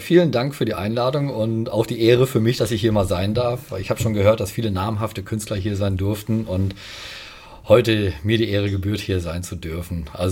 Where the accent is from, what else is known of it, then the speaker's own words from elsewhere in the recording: Frankfurt, Hesse, Germany; born there; Nein, zufällig gebürtiger Hesse.